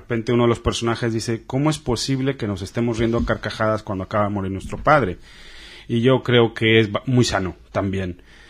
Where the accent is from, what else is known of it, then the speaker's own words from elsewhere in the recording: Mexico; Y vamos a una sinagoga, por respeto a mis suegros, reformista, no tiene nada que ver con el modo en que yo crecí en México.